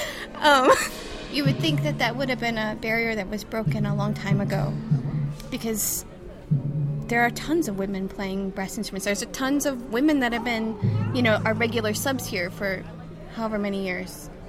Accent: Detroit, Michigan, United States; now in Boston, United States; And I'm new to Boston, just a couple months. I'm originally from Detroit, Michigan.

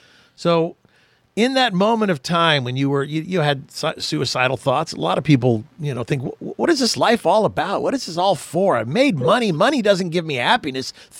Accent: Houston, Texas, United States; I happen to be a Texan, too. I'm from Houston.

